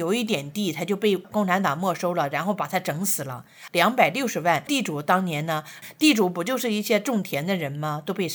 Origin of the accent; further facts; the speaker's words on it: China; 大哥我们中国人呢都是了不起的，我们有中华5000年历史文化，我呢是中文老师